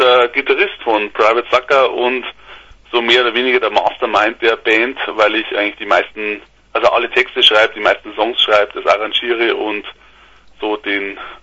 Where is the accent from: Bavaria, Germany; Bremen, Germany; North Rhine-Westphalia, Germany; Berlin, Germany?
Bavaria, Germany; Regensburg; 42, ja. Ja, und seit 2020 dann, mitten im Lockdown, der große Umzug von mir, von tiefsten Niederbayern in meine Heimatstadt Regensburg.